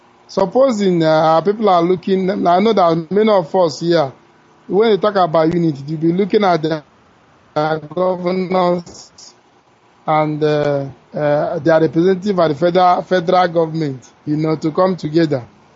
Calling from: Igwacha, Southeast, Nigeria; calling from Igwacha in Biafra land.

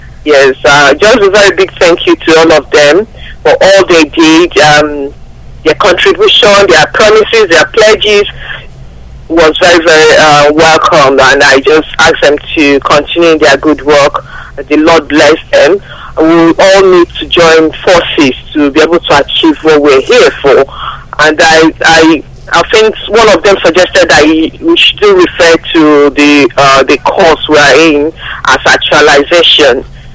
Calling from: London, United Kingdom; I'm calling from London.

